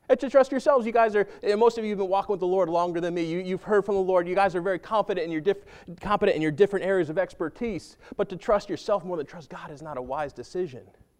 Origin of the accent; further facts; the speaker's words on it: New England, United States; I grew up in New England, so I liked to rake up the leaves in the fall